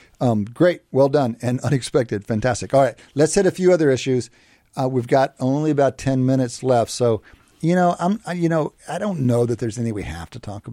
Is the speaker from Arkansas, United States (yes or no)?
no; Texas, United States; I'm not very schematic for Jewish. I'm from West Texas.